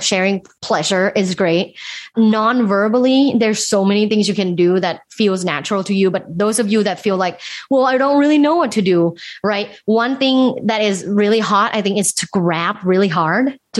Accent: Thailand; You know, like I grew up conservatively in a Thai family. I'm originally from Thailand.

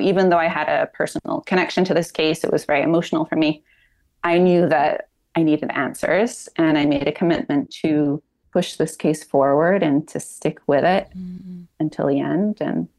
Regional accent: Newton, Massachusetts, United States; I actually uncover like a criminal underworld in my hometown of Newton, Waltham and Watertown in the book

